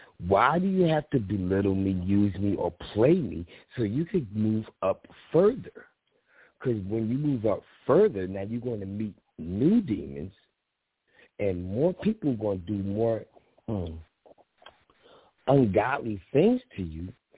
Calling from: Philadelphia, Pennsylvania, United States; Well, first of all, I'm calling from Philly.

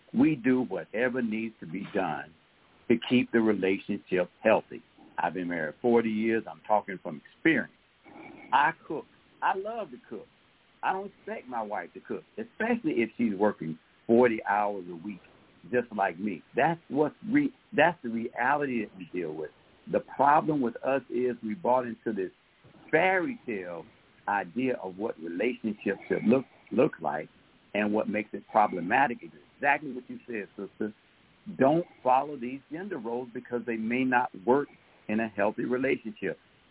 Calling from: Atlanta, Georgia, United States

